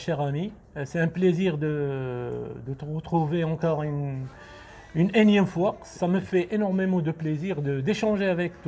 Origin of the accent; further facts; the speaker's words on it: Casablanca, Casablanca-Settat, Morocco; âgé de 55 ans, père de 5 filles. Donc, je suis né à Casablanca. J'ai fait mes études à Casablanca.